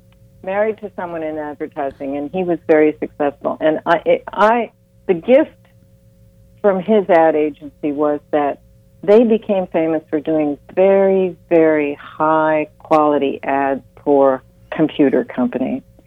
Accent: Ohio, United States; I mean, I'm from Ohio.

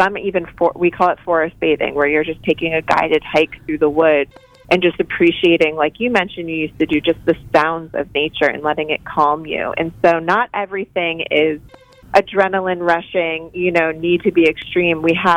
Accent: Maryland, United States; So I live in Northern Virginia right now, and I grew up in Maryland

